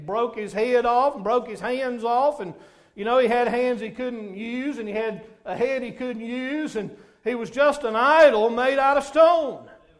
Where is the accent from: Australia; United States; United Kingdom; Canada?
United States; born there; I was born in America.